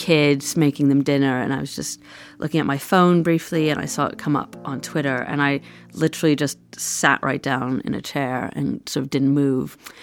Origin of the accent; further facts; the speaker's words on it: New York City, New York, United States; So I grew up in New York City. I am Jewish.